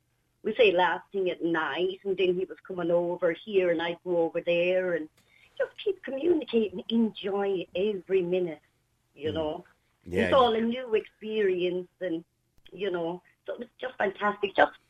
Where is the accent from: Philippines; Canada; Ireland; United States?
Ireland; Limerick, Munster; But I just find since I came back, I find I'm from Limerick.